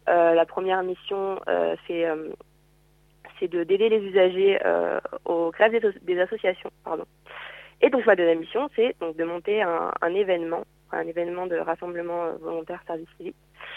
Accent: Grenoble, Auvergne-Rhône-Alpes, France; Bah moi du coup je viens de Grenoble.

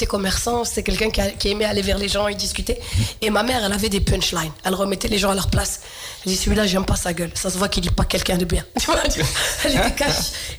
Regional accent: Clichy-sous-Bois, Île-de-France, France; Tu sais, moi, j'ai grandi à Clichy-sous-Bois dans le 93.

